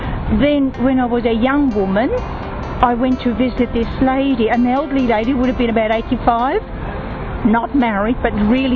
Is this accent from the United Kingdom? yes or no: no; Australia; and I'm from Australia.